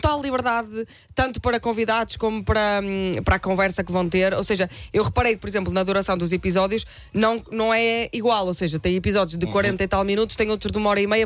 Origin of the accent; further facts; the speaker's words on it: Guimarães, Braga, Portugal; acho que nós ouvintes sabem que eu sou vitoriana, não é? Eu sou de Guimarães.